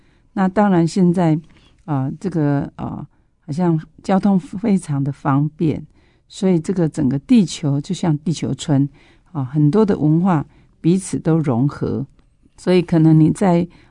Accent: China; 所以我看到我们华人尤其是我们中国人我们非常会储蓄会节俭很努力的工作

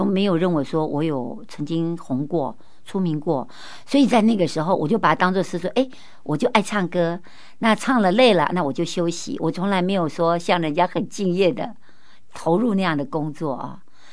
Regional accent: Keelung, Taiwan; moved away as an adult; 就基隆的和平岛一个小岛，那我就是在那里出生，在那里长大的，我一直到了高中毕业以后才离开那个地方啊。

